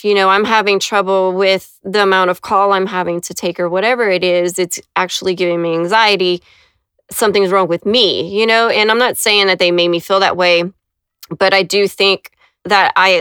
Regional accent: Louisiana, United States; coming back to my hometown, which again is a really small town in Louisiana, so we're very rural practices.

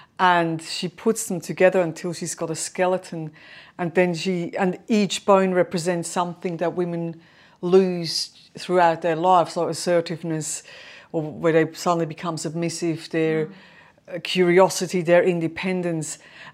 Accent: Switzerland; growing up in Switzerland

